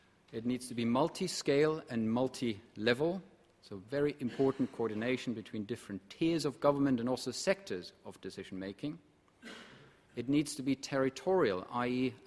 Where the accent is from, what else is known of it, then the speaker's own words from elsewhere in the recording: Germany; English is a second language; the polar opposite of my home country, Germany